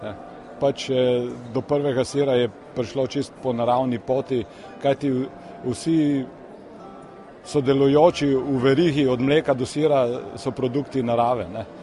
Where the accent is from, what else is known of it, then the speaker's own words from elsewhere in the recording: Gorenja vas, Upper Carniola, Slovenia; smo iz Gorenje vasi v Poljanski dolini. To je dolina levo od Škofje Loke, ki se konča Žirmi in nadaljuje proti Logatcu.